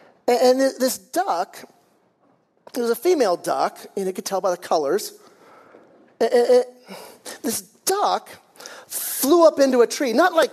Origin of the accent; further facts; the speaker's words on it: California, United States; I was even growing up in the East Bay because we all figured that Al Davis was the Antichrist.